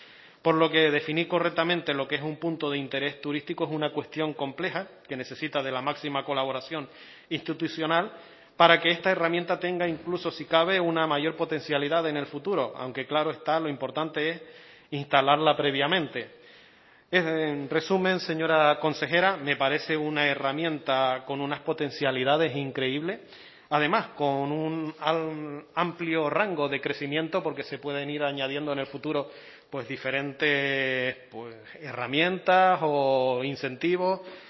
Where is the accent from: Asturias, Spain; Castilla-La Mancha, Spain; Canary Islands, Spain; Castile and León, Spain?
Canary Islands, Spain; Valle Gran Rey; se me venía a la mente pues un ejemplo claro de mi pueblo, en Valle Gran Rey